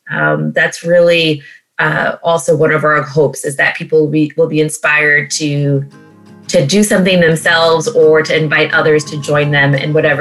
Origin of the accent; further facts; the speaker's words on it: New York, United States; I was born and raised in Westchester.